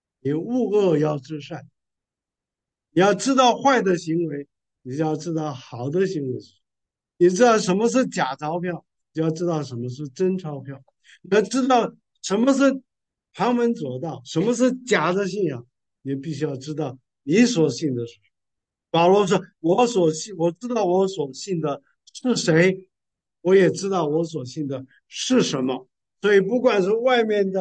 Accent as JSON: {"language": "Chinese", "country": "China", "said": "不像我们中国人以前随地吐痰"}